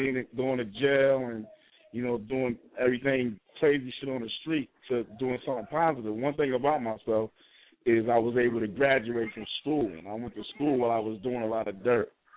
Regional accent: Bronx, New York, United States; Story Avenue with in Soundview, where I grew up at in the Bronx.

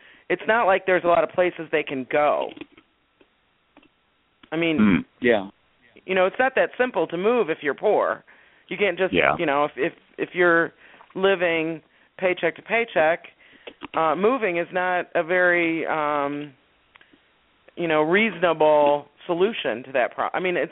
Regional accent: Ann Arbor, Michigan, United States; I do want to give one shout out to my hometown of Ann Arbor, Michigan

